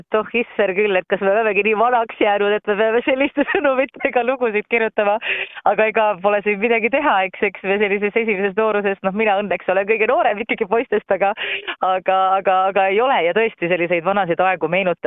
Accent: Kohila, Rapla County, Estonia; Kohilast, kus mina pärit olen

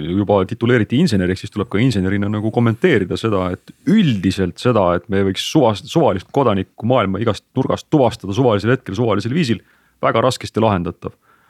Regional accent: Võru, Võru County, Estonia; siis õnneks oli tegemist Võrust pärit, kust mina ka pärit olen, passi kontrolöriga

